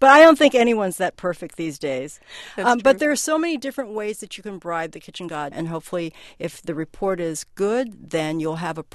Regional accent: Guangdong, China; My family did not eat them because we're Cantonese and from the South.

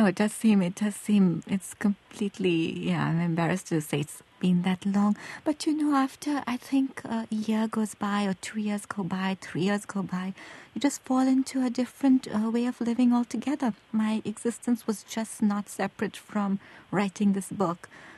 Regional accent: India; why are you getting upset … You're from India, aren't you? And I say, yes, I am from India.

